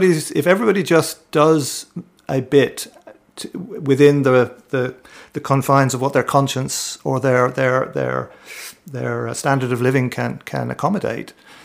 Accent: Ireland; I'm Irish, like your previous songster there … I'm an Irishman. So I grew up in a green country, you could say.

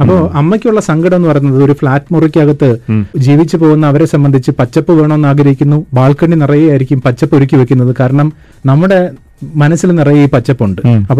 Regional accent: Dubai, United Arab Emirates; also born or lived in Kerala, India; now in India; ഞാൻ ജനിച്ചത് കേരളത്തിലാണെങ്കിലും വളർന്നത് ദുബായിലാണ്. 7-ാം ക്ലാസ് വരെ അവിടെയാണ് പഠിച്ചത്. കഴിഞ്ഞ 2 വർഷമായിട്ട് നാട്ടിൽ വന്നിട്ട്

